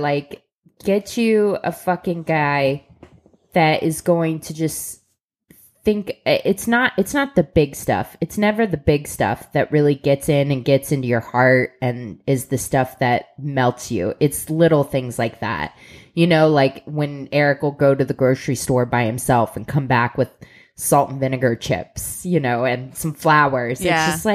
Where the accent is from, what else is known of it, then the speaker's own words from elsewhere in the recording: Columbus, Ohio, United States; Well, you know we're from Columbus, Ohio, the birthplace of Wendy's.